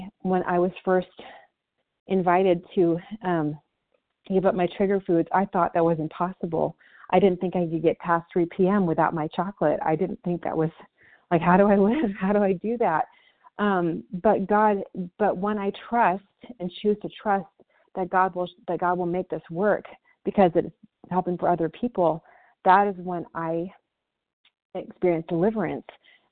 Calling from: Michigan, United States; I'm calling from Michigan.

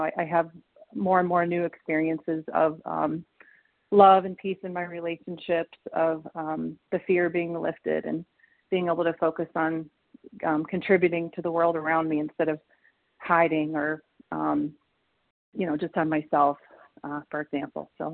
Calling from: Michigan, United States; I'm calling from Michigan.

